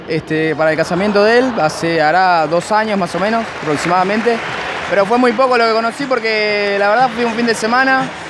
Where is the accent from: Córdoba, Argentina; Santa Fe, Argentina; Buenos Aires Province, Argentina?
Buenos Aires Province, Argentina; Wilde; yo soy de Wilde y él está viviendo muy lejos, ¿no? En un barrio que es muy lejos de Wilde